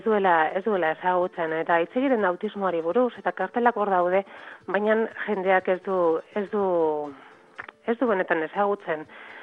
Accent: San Sebastián, Basque Country, Spain; Ni donostiarra naiz

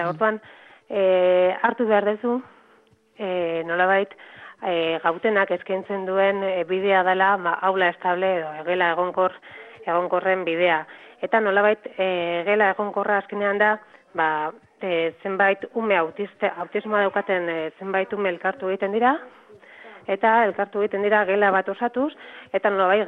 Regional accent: San Sebastián, Basque Country, Spain; Ni donostiarra naiz

